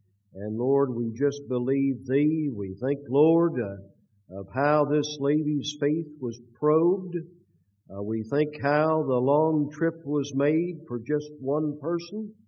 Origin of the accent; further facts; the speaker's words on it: Indianapolis, Indiana, United States; born there; that I was born in Indianapolis